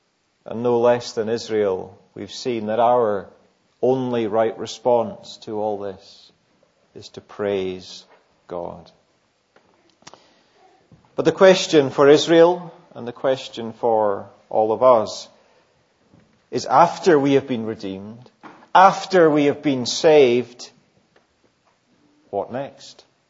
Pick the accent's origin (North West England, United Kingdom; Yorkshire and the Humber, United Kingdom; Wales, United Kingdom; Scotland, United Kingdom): Scotland, United Kingdom; But perhaps being a Scottish Presbyterian, I was drawn to the grumbling that was going on in these verses.